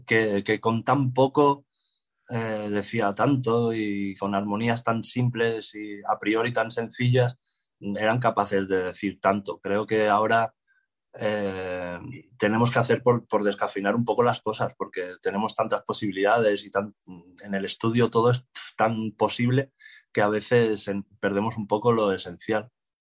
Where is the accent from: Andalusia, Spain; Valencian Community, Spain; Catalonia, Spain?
Catalonia, Spain; Mi pueblo también, de la costa catalana